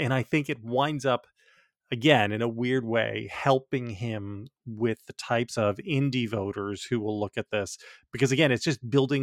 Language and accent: English; New Jersey, United States; I grew up in New Jersey. I realized the other day, I've now spent more of my life south of the Mason-Dixon line than above it, which horrified me a little bit.